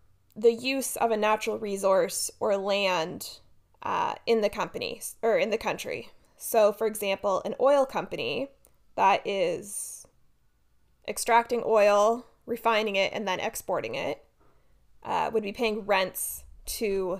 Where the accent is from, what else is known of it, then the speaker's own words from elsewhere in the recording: Canada; a word that is spelt a way that I, as a Canadian, want to pronounce as the French would.